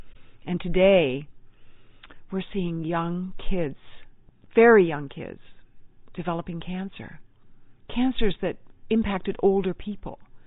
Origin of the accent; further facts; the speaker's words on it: Auchtermuchty, Scotland, United Kingdom; accent: Scots; I'm from Scotland, I shared my wee Scots accent here, from Ochtermochty again. But I'm from Scotland